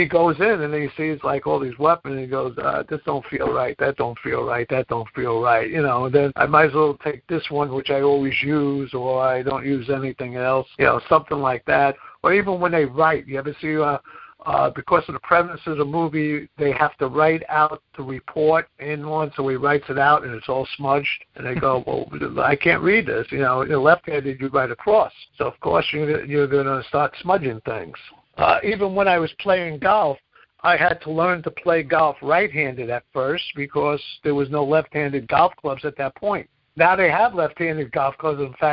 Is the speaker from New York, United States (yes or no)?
yes; Brooklyn, New York, United States; also born or lived in Queens; I grew up in Bushwick, Brooklyn. Every day you fought, you know, every day was a fight.